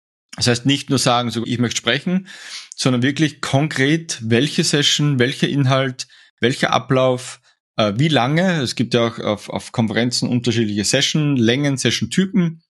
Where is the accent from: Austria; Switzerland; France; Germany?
Austria; bei uns in Österreich sagen wir, ich glaube, das ist nicht nur in Österreich